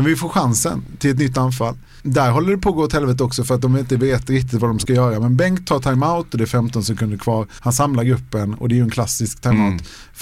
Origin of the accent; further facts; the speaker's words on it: Halmstad, Halland County, Sweden; För så är det hemma i Halmstad.